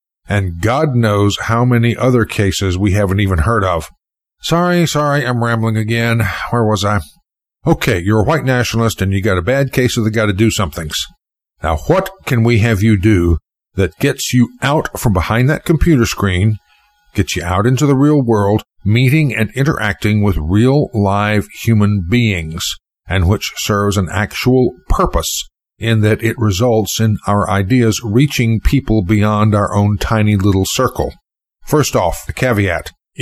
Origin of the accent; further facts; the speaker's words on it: United States; I tell you what, you're Americans, I'm an American, and like all Americans, we get most of our socialization from television and movies.